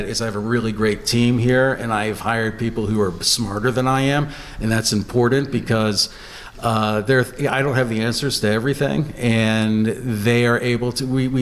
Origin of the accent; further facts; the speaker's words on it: Johnstown, Pennsylvania, United States; born there; born in Johnstown, did my undergrad at Penn State, did graduate work, neuroscience at UCLA.